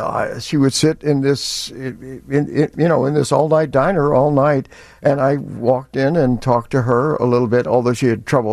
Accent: St. Louis, Missouri, United States; I grew up in St. Louis, and it's not as interesting a city.

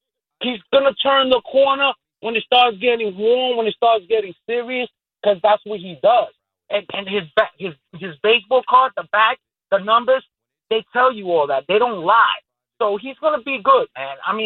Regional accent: New York, United States; I'm from New York, bro.

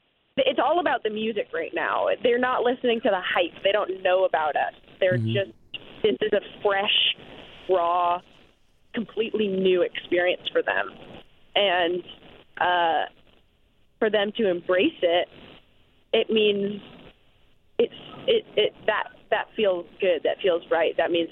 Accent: Evanston, Illinois, United States; now in Los Angeles, United States; I went to St. A's, and it was great. I love Evanston. It's my hometown.

